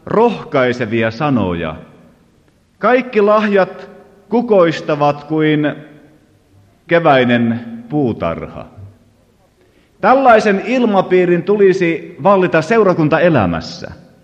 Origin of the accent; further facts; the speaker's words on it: Central Ostrobothnia, Finland; Tosin siellä kotiseudullani, jossa lapsuuteni vietin Keski-Pohjanmaalla